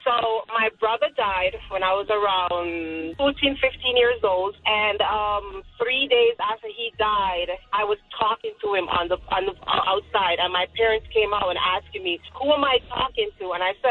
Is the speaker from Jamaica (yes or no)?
yes; Jamaica; I'm a Jamaican, so we usually go to the grave.